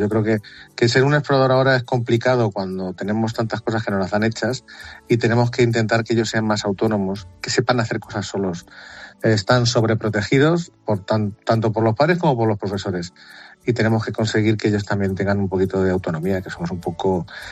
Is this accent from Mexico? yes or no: no; Ciudad Real, Castilla-La Mancha, Spain; yo soy de Ciudad Real, que está a 64 kilómetros, que es la capital, y yo llevo trabajando allí 12 años